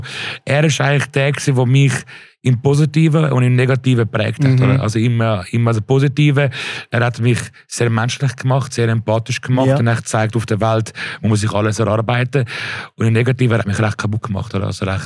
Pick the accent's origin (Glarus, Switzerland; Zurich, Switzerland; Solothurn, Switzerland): Zurich, Switzerland; Adliswil; Ich bin aufgewachsen in Adliswil.